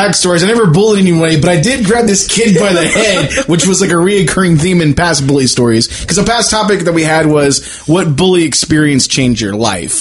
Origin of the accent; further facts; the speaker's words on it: San Antonio, Texas, United States; I was from San Antonio.